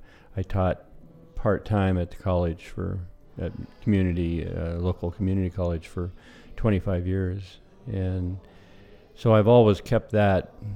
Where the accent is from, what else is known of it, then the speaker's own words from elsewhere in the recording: Potter Valley, California, United States; I grew up in Potter Valley and spent my whole life there. I'm 68.